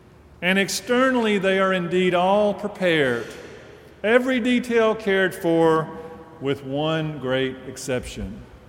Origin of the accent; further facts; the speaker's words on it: Deep South, United States; Now, as a child growing up in the Deep South, I understood this as being about having my life in order in case the angry judge came today.